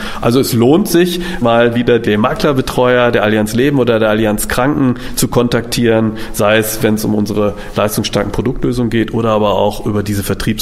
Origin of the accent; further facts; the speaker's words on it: North Rhine-Westphalia, Germany; Also ich bin ja gebürtig gar nicht so weit davon entfernt. Ich komme auch aus dem Westfälischen